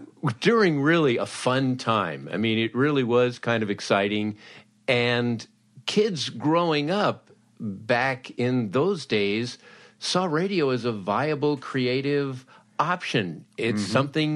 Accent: Los Angeles, California, United States; That growing up in Los Angeles, I could go to the beach, and on a Sunday afternoon, you would almost hear KHJ as if it were on a public address system

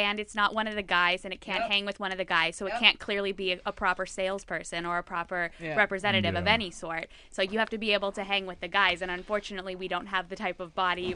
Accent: Montana, United States; I'm from Montana and also an alcoholic, or used to be.

